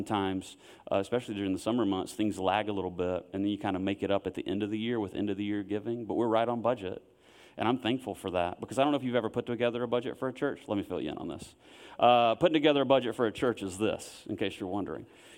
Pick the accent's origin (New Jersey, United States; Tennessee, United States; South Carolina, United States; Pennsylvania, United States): South Carolina, United States; Wellford; I'm from Welford, born and raised, so the fact that we now have a congregation in Lyman, Duncan, Welford is really nice.